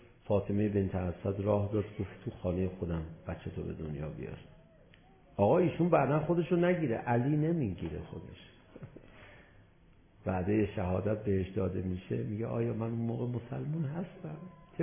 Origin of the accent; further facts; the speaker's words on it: Tehran, Tehran Province, Iran; حالا ایشون اهل تهران نیست، منم اهل تهرانم